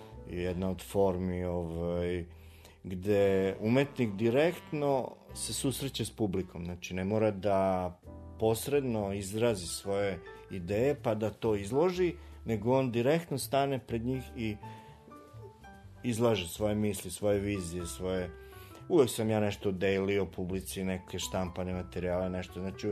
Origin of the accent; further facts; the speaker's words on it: Novi Sad, Vojvodina, Serbia; jer sam na neki način bio prvi put i odvojen od kuće, od Novog Sada. Tamo sam studirao